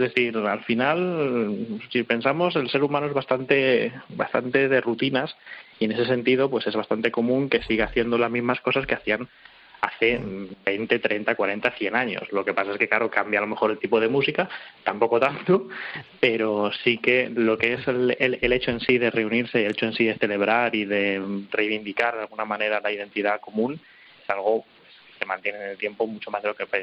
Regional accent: Siruela, Extremadura, Spain; son ahí en Siruela, pero bueno, Siruela-Badajoz

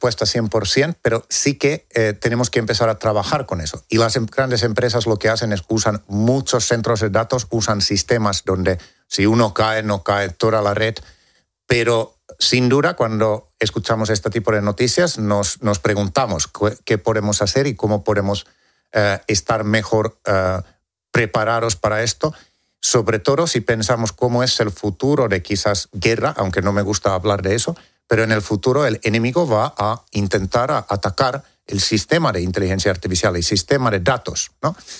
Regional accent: Finland; Yo soy de Finlandia. En Finlandia todos los niños tienen como una asignatura que es cómo analizar medios

